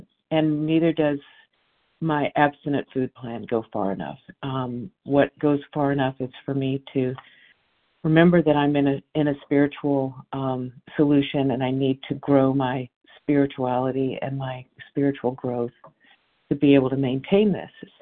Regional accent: Washington, United States; I'm from Washington State.

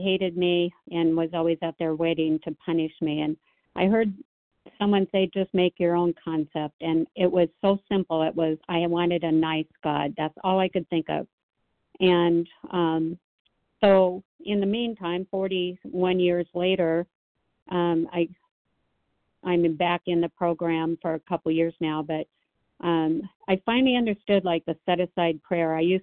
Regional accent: Nashville, Tennessee, United States; I'm from Nashville, Tennessee.

